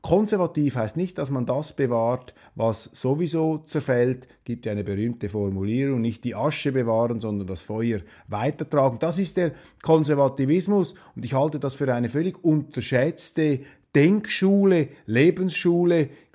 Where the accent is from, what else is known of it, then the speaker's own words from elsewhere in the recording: Switzerland; Als Schweizer ist man da nicht so empfänglich.